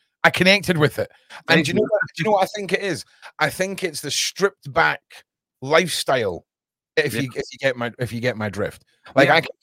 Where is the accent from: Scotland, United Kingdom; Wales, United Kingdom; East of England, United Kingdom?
Scotland, United Kingdom; Edinburgh; I'm from Edinburgh, right? There's no hip hop country twang scene going on, right?